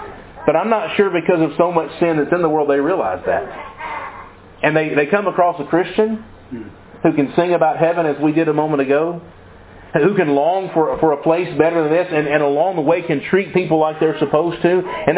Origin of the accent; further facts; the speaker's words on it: Mississippi, United States; Growing up in North Mississippi, if I were at my grandparents' house, I always ate biscuits and gravy for breakfast.